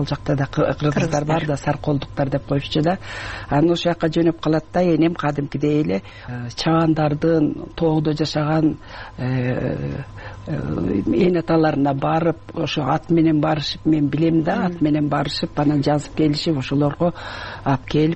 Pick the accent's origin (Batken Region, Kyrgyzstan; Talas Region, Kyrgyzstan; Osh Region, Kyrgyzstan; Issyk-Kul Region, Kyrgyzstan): Issyk-Kul Region, Kyrgyzstan; Мен баягы Түп районуна караштуу Тас майылында төрөлгөм. Анан ошол жерге келип үчүнчү класстан баштап 7 жылдык мектепте ошол жерде окуп калдым.